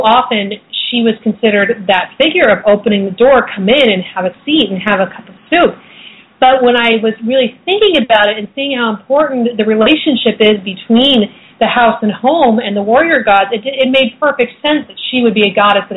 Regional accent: Portland, Oregon, United States; I started circling with a group of witches in my hometown of Portland, Oregon

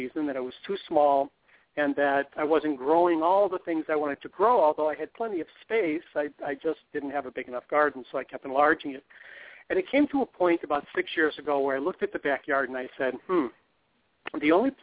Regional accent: Iowa, United States; I'm from Iowa, and I was born and raised with vegetable gardens, and my family was completely food self-sufficient.

